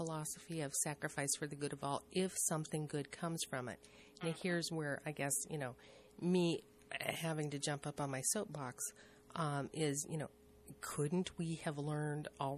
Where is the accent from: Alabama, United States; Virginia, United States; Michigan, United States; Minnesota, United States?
Minnesota, United States; I'm originally, you know, I grew up in Minnesota. So I'm used to the cold, you know, knee-deep snow and things.